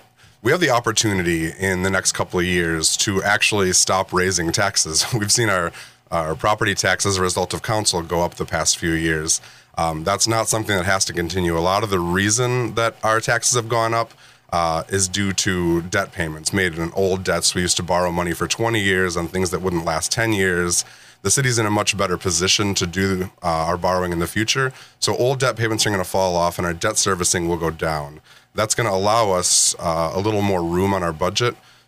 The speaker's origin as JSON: {"language": "English", "town": "Elto", "region": "Wisconsin", "country": "United States", "tie": "born or raised there", "said": "So I grew up in the Waupun area in the little small town of Elto, if anybody knows that one. Grew up there, went to school there, went to college in Illinois"}